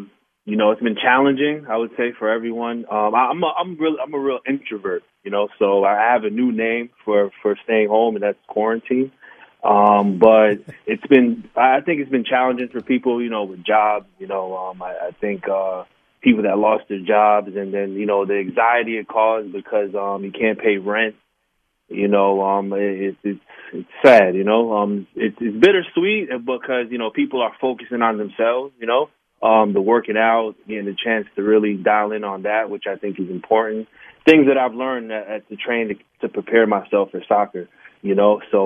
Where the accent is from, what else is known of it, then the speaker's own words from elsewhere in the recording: New York, United States; growing up in New York or in America, the game isn't as amplified as it is now.